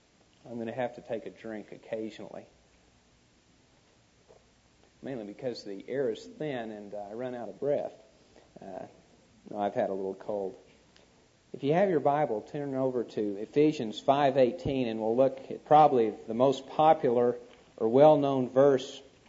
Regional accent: Tulsa, Oklahoma, United States; I was raised in Tulsa, Oklahoma, and I ran track in high school

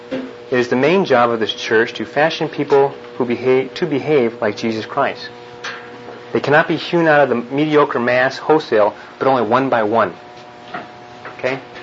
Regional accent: Enid, Oklahoma, United States; I'm from Enid. I'm the NAV rep up in Enid.

